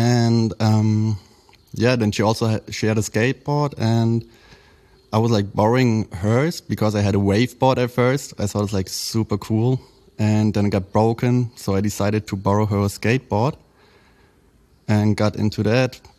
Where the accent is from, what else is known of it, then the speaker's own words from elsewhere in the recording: Berlin, Germany; Berlin bred. Born and raised in Berlin, actually in Kreuzberg, where I grew up till the age of, I think, 4 or 5. And then we moved to the deep north, to Heiligensee in Reinickendorf, almost Brandenburg